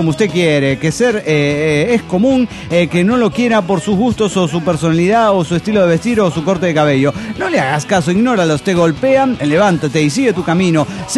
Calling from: Atlanta, Georgia, United States; de Atlanta, Georgia.

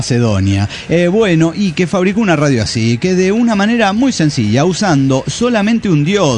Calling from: Valencia, Carabobo, Venezuela; de Valencia, Venezuela.

